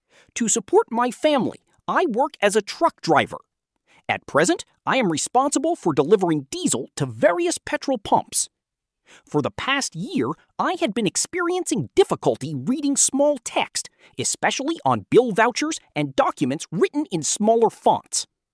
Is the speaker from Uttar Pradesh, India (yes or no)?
yes; Prayagraj, Uttar Pradesh, India; I am 38 years old. I come from the Prayagraj district of Uttar Pradesh.